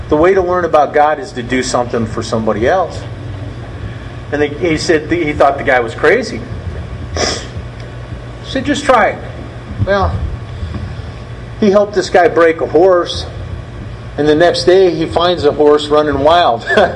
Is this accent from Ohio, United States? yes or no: yes; Ohio, United States; I came from Ohio as a homeless guy, no education, 27 years old, not much prospects.